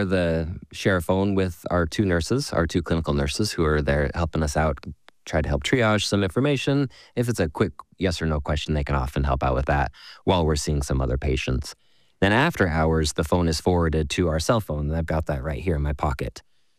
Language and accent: English; Salt Lake City, Utah, United States; So born and raised in Salt Lake, similarly did my undergrad at the University of Utah.